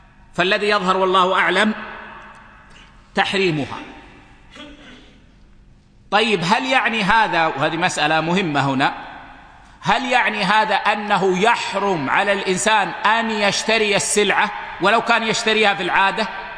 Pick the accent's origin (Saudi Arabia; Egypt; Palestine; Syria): Saudi Arabia; هذه صارت عندنا في السعودية ولا أدري حصلت عندكم